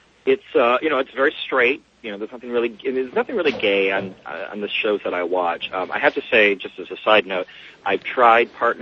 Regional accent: New York, United States; But, you know, as a New Yorker, that kind of stuff kind of bothers me.

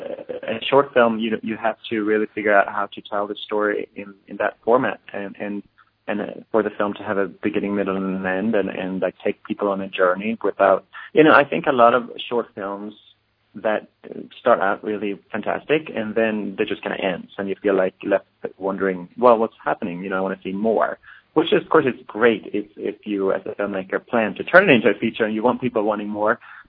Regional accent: Sweden; English is a second language; I'm from Sweden originally, but it was the first time I went back to Sweden and made a film.

